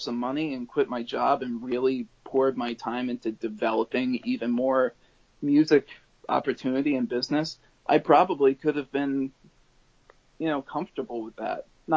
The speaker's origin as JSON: {"language": "English", "region": "New York", "country": "United States", "tie": "born or raised there", "said": "I grew up near Westchester, so I still had my network of people from high school and all that."}